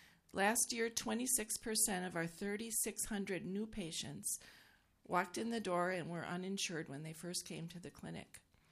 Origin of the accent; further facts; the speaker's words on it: Minnesota, United States; they serve across Minnesota in towns and cities such as Grand Rapids, Little Falls, my hometown, New Ulm, Winona, Woodbury, and West St. Paul.